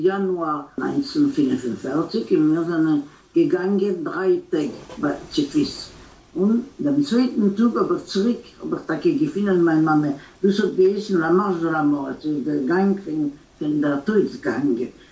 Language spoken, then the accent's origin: German; Malorita, Brest Region, Belarus; also born or lived in Gdańsk, Poland; Geboren bin ich da in Danzig, aber gelebt habe ich in Malorita, das ist eine Städte nicht weit in Brisk, Brest-Litovsk, Brisk.